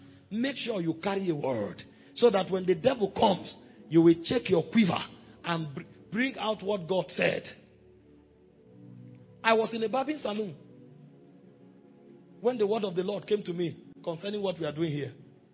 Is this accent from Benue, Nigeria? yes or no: yes; Makurdi, Benue, Nigeria; I'm coming from Makurdi. We pay 1 million per year. Where I'm coming from, they pay 1 million per year.